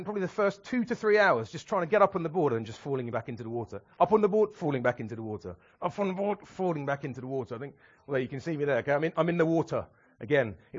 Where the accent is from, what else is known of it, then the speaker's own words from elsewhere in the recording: Croydon, London, United Kingdom; Now, obviously, I'm from Croydon.